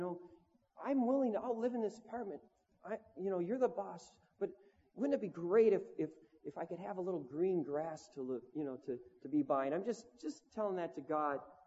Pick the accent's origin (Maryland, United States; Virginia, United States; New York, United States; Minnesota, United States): Minnesota, United States; now in Amsterdam, Netherlands; And, you know, that's not what I was used to because I grew up in Minnesota, you know, where lots of lakes and trees and forests.